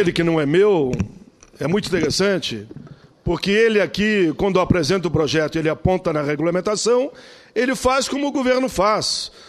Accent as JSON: {"language": "Portuguese", "region": "Rio Grande do Sul", "country": "Brazil", "said": "lá no meu estado, o Rio Grande do Sul."}